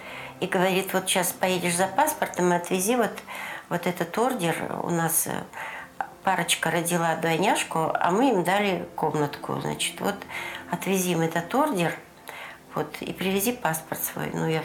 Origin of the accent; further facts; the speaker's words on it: Abakan, Khakassia, Russia; moved away; also born or lived in Central Asia; Я сибирячка, Красноярский край, Хакасия, Абакан. Это моя вотчина, это чудесный, чудесный, неповторимый край.